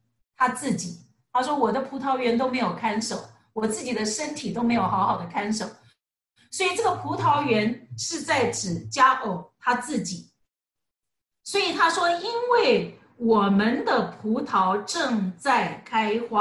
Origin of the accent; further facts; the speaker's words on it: China; 所以我们中国人也知道狐狸好像不是一个很好的字